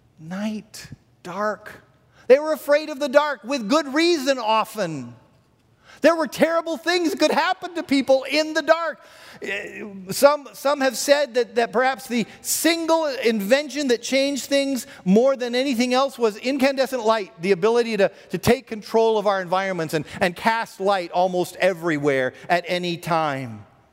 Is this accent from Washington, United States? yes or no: no; California, United States; I came from Southern California, where we took a slightly different approach to safety.